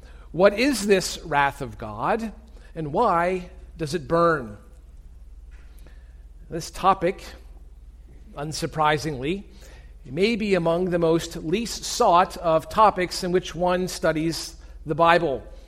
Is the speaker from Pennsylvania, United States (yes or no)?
yes; Pennsylvania, United States; Growing up in Pennsylvania has left me with many fond memories, and among them would probably be the place in which I grew up.